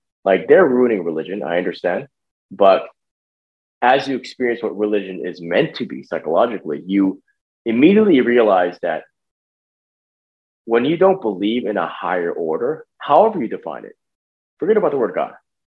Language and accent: English; United States; if somebody does not recognize those three fundamental constitutional pillars of this country as an American, I don't talk to them.